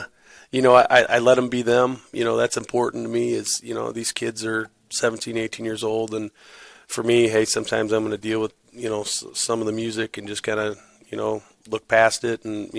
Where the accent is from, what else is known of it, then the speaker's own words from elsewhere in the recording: Hebron, Indiana, United States; I'm from the region. I grew up in Hebron. Both my parents worked at the steel mills all their lives.